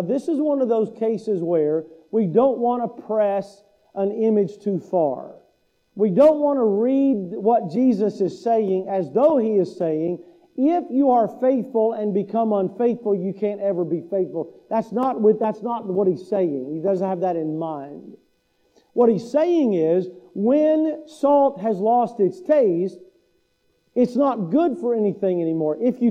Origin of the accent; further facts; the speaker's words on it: Kentucky, United States; So I'm from Kentucky. In Kentucky, we have Mammoth Cave. We have a whole system of caves in Kentucky.